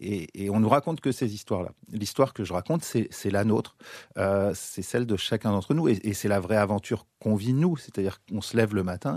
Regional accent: France; Alors quand je vais à Bruxelles, je suis français, je suis désolé.

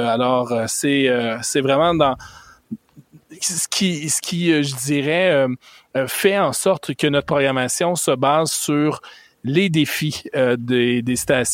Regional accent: Quebec, Canada; qui n'ont peut-être pas été exploitées de la même manière chez nous au Québec.

